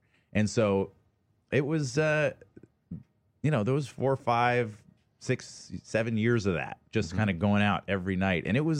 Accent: Atlanta, Georgia, United States; I grew up in Atlanta, Georgia.

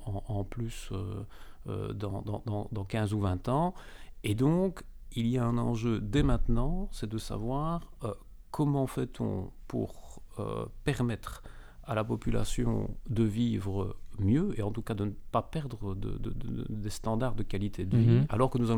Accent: Liège, Wallonia, Belgium; Quand on est liégeois et qu'on vous propose de prendre en charge le développement de la ville

